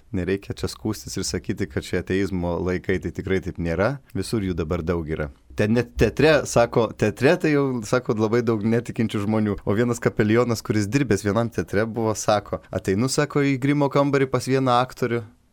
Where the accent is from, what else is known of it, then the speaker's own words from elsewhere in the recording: Tauragė, Tauragė County, Lithuania; aš augau Tauragėje.